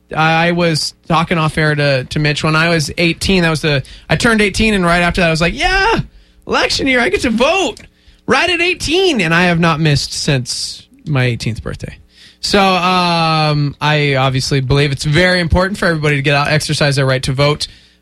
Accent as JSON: {"language": "English", "country": "United States", "said": "I do, because I'm American."}